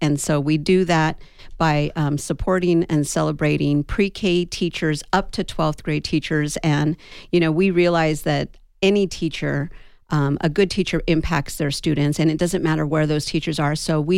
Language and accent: English; Las Cruces, New Mexico, United States; moved away as an adult; now in Tucson, United States; I grew up in Las Cruces, New Mexico.